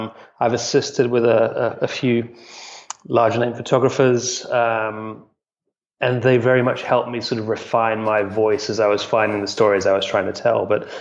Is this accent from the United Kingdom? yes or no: yes; England, United Kingdom; So I am a European, essentially. I grew up in England mostly, I've got Norwegian and Italian parents